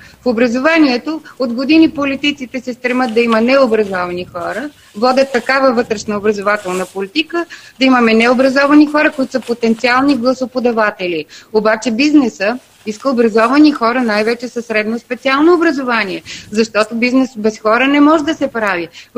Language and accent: Bulgarian; Burgas, Burgas Province, Bulgaria; Не, аз съм от Бургас.